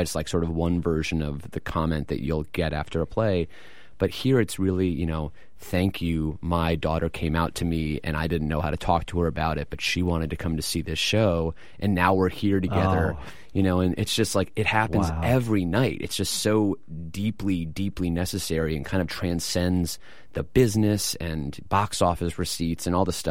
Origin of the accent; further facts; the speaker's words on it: Washington, District of Columbia, United States; we head to LA for 5 weeks, which will be a joy, and Chicago and DC, which is actually my hometown.